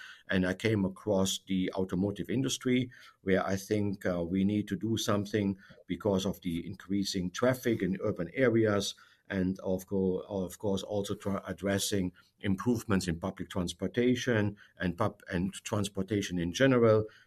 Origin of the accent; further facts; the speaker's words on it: Germany; I'm originally from Germany, and I'm also an American citizen.